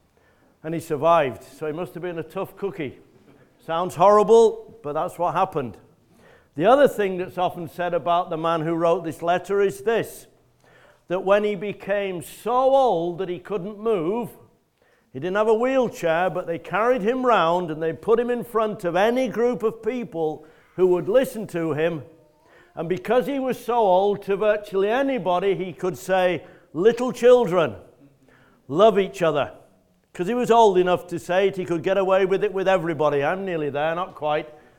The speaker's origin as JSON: {"language": "English", "town": "Preston", "region": "North West England", "country": "United Kingdom", "said": "People think I'm a Scouser. I'm not. I'm from Lancashire. I'm from Preston originally, so I'm a Lancastrian and a wannabe Scouser"}